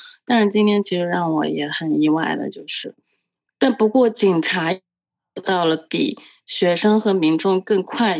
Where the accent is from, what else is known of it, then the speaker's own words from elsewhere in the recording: Hangzhou, Zhejiang, China; 然后我是杭州人，